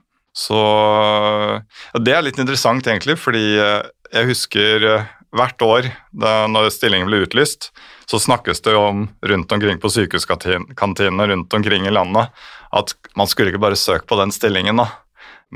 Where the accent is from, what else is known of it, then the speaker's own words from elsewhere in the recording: Oslo, Norway; Jeg født og oppvokst I Oslo, 41 år gammel.